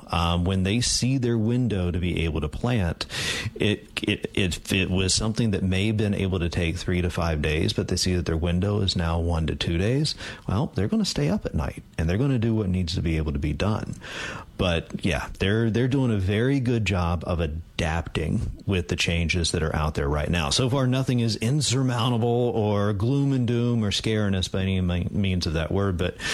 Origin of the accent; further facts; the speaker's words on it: North Carolina, United States; So I came here from North Carolina Carolina. And one of the best things that I like to do is take good old fashioned North Carolina pulled pork